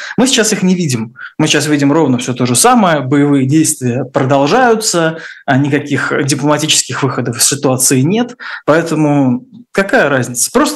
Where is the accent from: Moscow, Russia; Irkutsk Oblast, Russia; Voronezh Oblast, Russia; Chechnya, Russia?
Moscow, Russia; я тоже из Москвы, я там, собственно, прожил, ну да, считай, всю жизнь я отъезжал иногда в разные города, но да, я вырос в ЦАО, в Найкиманке